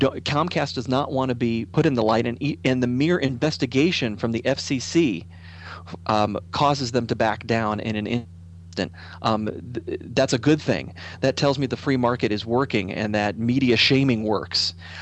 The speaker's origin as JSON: {"language": "English", "region": "Ohio", "country": "United States", "said": "from a state of Ohio perspective, my home state"}